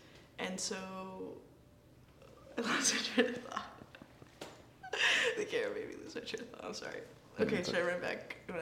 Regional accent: Hayward, California, United States; I'm from Hayward, California. That's where I started my creative journey with music.

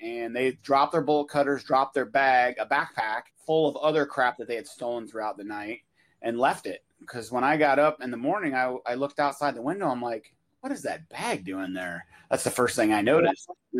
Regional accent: Alaska, United States; I mean, we are from Alaska and we yeah. do have weapons.

